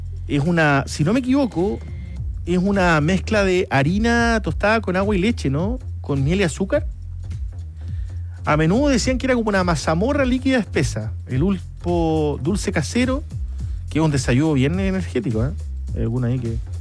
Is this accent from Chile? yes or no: yes; Chile; somos chilenos